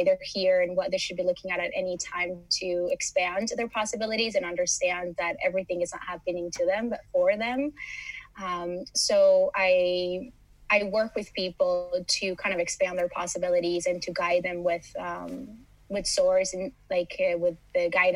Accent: United States; also born or lived in Los Angeles; now in Malmö, Sweden; I come from Miami, from LA, from very busy cities. And Malmo has been a very nice place to land

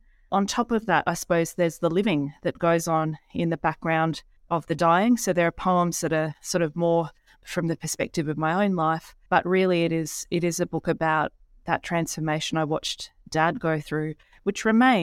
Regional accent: Gold Coast, Queensland, Australia; I grew up on the Gold Coast, but my dad was English and a huge reader.

